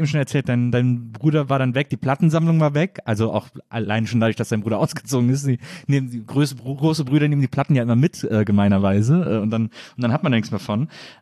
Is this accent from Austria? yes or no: no; Cologne, North Rhine-Westphalia, Germany; Köln, ich komme ja aus Köln